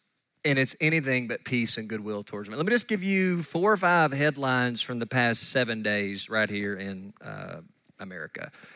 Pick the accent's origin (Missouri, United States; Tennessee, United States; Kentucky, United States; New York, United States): Kentucky, United States; Katy's; Now, I'm from Katy's, Kentucky, and unless you're from there, you don't know where that's at. You blink, you miss it.